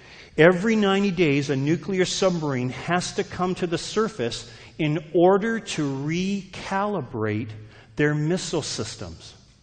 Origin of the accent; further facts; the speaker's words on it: Canada; I'm Canadian, just in case you're wondering.